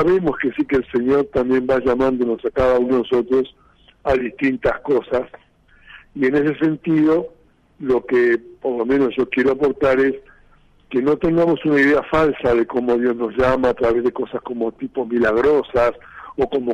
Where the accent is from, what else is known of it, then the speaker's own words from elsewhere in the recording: Uruguay; born there; Pero nací aquí en América Latina, en Uruguay, etcétera.